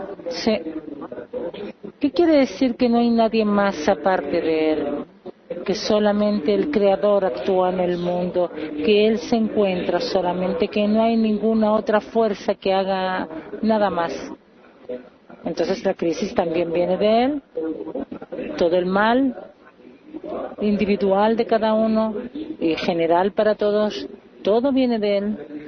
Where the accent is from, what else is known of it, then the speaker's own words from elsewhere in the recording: Brazil; de Brasil.